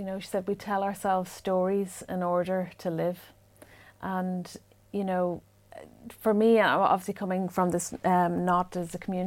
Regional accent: Ulster, Ireland; when I was growing up in Northwest Donegal

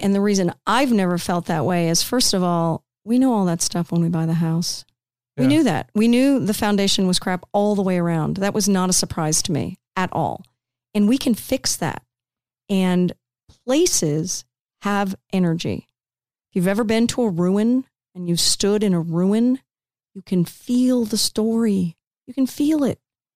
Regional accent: Indiana, United States; That seems silly because … from Indiana.

